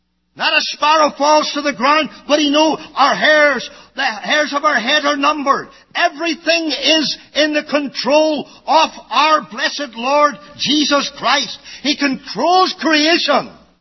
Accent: Ireland; I'm not at all brave at all, even though I'm Irish.

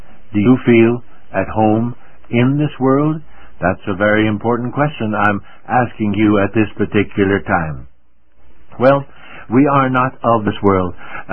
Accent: United States; My home country is the United States of America.

